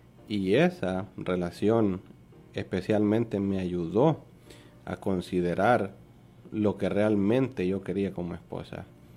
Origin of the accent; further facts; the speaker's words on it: San Miguel, El Salvador; Hay un lugar que se llama Moncagua en mi país, el desvío de Moncagua, que obviamente salvadoreños que nos estén escuchando, nos vayan a escuchar, van a saber de qué lugar estoy hablando.